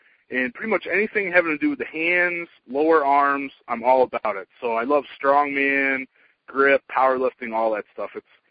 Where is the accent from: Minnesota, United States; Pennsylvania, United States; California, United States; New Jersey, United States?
Pennsylvania, United States; I'm from Pennsylvania